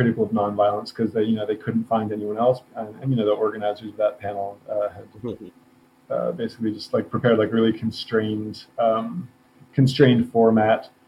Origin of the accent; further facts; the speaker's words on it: Virginia, United States; I grew up in Virginia in the 80s and 90s.